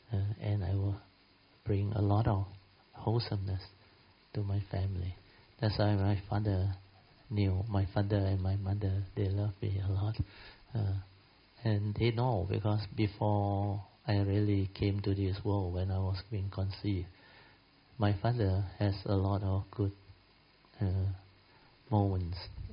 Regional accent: Simpang Kuala, Kedah, Malaysia; Yeah, 200 ringgit in my hometown, Simpang Kuala, Alustar. That was in the year 1950-something. I was born in 54.

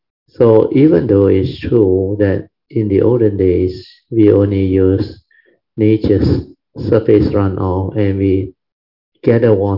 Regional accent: Kedah, Malaysia; Some the land are very flat, like our Kedah Plain and many other plains. Kedah is my hometown, my state.

